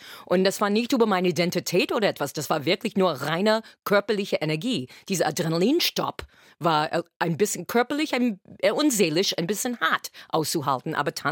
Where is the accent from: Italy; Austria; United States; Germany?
United States; German is a second language; als Amerikanerin, ich sage, you know, ist die Frage, ist das Glas halb voll oder halb leer?